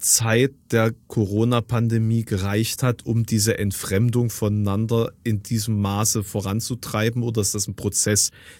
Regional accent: Querfurt, Saxony-Anhalt, Germany; Hab das jetzt gerade gesehen, da war in meiner Heimat, also in der Stadt, wo ich zur Schule gegangen bin, in Querfurt, da gab es auch so eine personelle Situation.

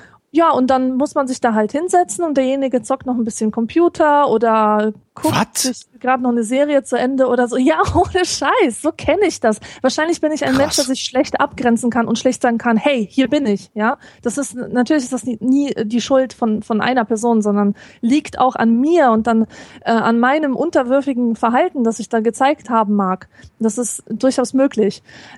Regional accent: Poland; wenn ich als Pole einen Besuch erwarte

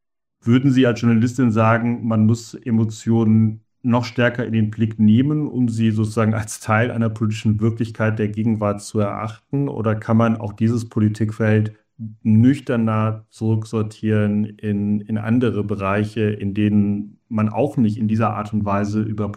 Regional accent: Germany; in Brüssel können wir als Deutsche, die lange verschont waren von extremistischen Parteien

